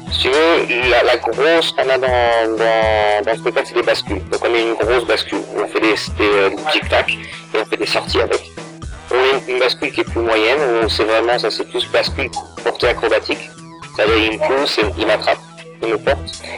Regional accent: Brittany, France; now in Stockholm, Sweden; moi je suis de Bretagne, de France.

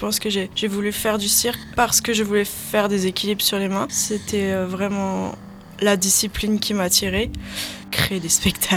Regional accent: New Caledonia; Je suis française, j'ai grandi en Nouvelle-Calédonie, je suis artiste de cirque équilibriste.

